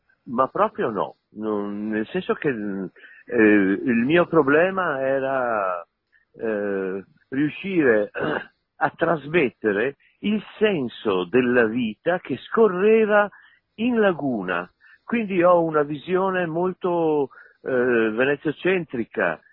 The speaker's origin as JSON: {"language": "Italian", "town": "Venice", "region": "Veneto", "country": "Italy", "said": "io sono veneziano, benissimo, ma non sono veneziano, sono castellano."}